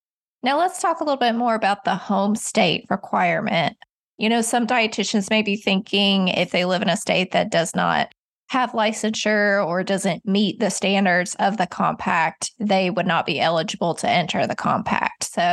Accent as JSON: {"language": "English", "region": "Kentucky", "country": "United States", "said": "So like my home state is Kentucky."}